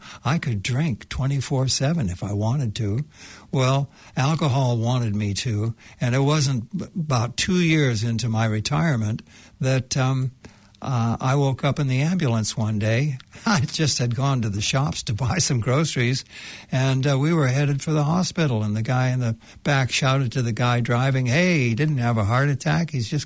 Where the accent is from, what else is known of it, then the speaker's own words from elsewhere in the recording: United States; moved away as an adult; now in New Zealand; You can tell from my accent that I hail from North America, but I moved to New Zealand 50 years ago